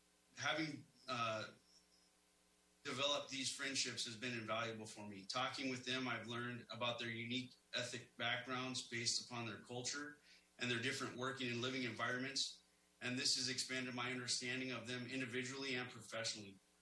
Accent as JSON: {"language": "English", "town": "Fairbanks", "region": "Alaska", "country": "United States", "tie": "born or raised there", "said": "I was born and raised here in Fairbanks. I grew up in this unique culture that is interior Alaska."}